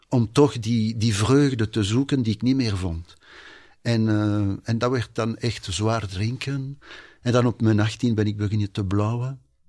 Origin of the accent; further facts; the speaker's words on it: Wallonia, Belgium; Want ik kom in de buurt van Luik. En daar in onze buurt was er dat kapelletje.